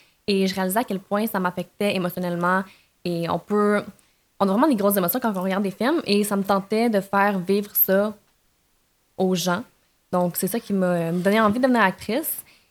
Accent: Saint-Jérôme, Quebec, Canada; Je viens de Saint-Jérôme. Donc, les Laurentides. Je vis à peu près à 45 minutes de Montréal.

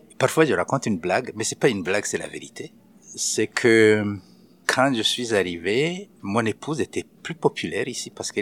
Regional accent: Burundi; moved away; also born or lived in Rwanda / Congo / Kenya; Mais j'ai quitté le Burundi, même avec un passeport, mais avec l'intention de ne plus jamais y remettre les pieds.

